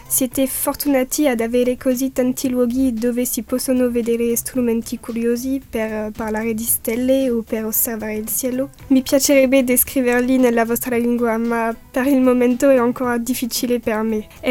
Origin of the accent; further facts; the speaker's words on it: Laval, Pays de la Loire, France; Vengo dalla città di Laval, non è molto lontana dalla Bretagna, e da Mont-Saint-Michel, che conoscerete sicuramente. È una cittadina del dipartimento della Mayenne di 54.000 abitanti.